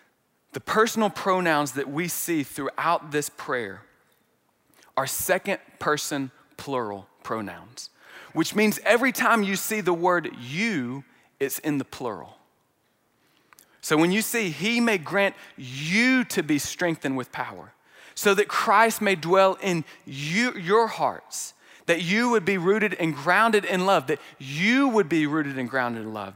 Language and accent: English; Birmingham, Alabama, United States; if the Apostle Paul was from my hometown, Birmingham, Alabama, he would have used the word y'all.